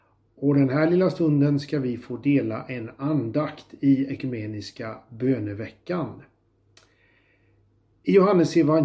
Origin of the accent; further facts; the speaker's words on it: Jönköping, Jönköping County, Sweden; När jag gick gymnasiet på 80-talet hemma i Jönköping, då hade vi en mycket entusiastisk religionslärare.